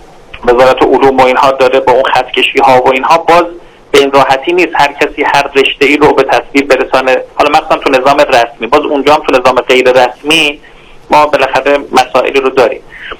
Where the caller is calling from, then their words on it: Tehran, Tehran Province, Iran; تهرانم، در حال خروج از تهران هستم.